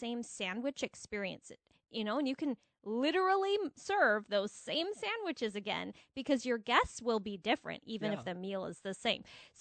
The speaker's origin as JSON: {"language": "English", "town": "Phoenix", "region": "Arizona", "country": "United States", "tie": "born or raised there", "lives_now": "Minnesota, United States", "said": "I was born in Phoenix, Arizona, and lived there for 22 years, and then married him and was brought all the way to the land of Scandinavia in our United States, of Minnesota."}